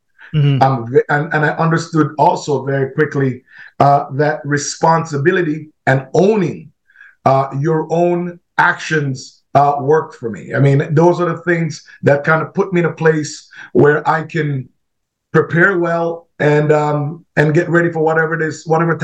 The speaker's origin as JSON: {"language": "English", "country": "Jamaica", "tie": "born or raised there", "said": "growing up in Jamaica was great. I mean, track and field started for me in Jamaica."}